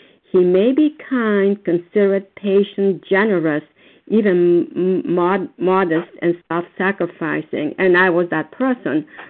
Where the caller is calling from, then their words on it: Foxborough, Massachusetts, United States; And I'm calling from Foxborough, Massachusetts.